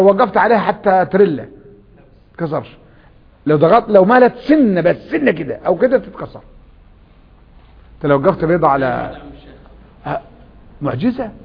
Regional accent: Egypt; تعال عندنا نحن في مصر في السلوم في سيوة لغة لا نعرفها نحن.

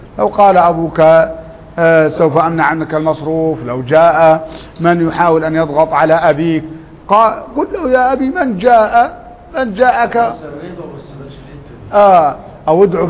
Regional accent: Upper Egypt, Egypt; وكان الالتزام عندنا في الصعيد معناه واحد من اثنين لا ثالث له

